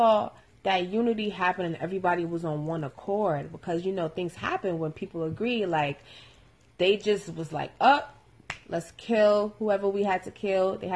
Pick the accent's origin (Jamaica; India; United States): Jamaica; Like, by the way, I'm Jamaican.